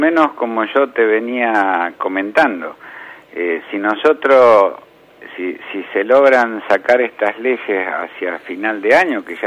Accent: Santa Rosa, La Pampa, Argentina; somos acá de Santa Rosa y sabemos lo que ha pasado con las rutas nacionales, ponele.

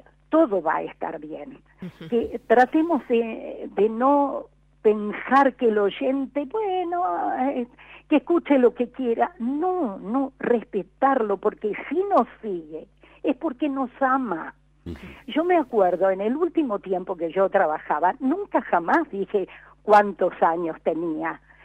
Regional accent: Chaco, Argentina; Yo hablo con Elie, yo soy chaqueña y no sé hablar con Ye.

